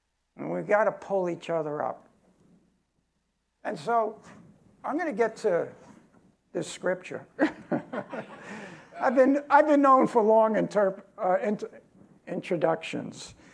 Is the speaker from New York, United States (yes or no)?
yes; Brooklyn, New York, United States; I could say that I'm from Brooklyn, where my whole neighborhood was mafia when I grew up. Well, if you weren't Italian, you were in trouble, you know? That was Brooklyn.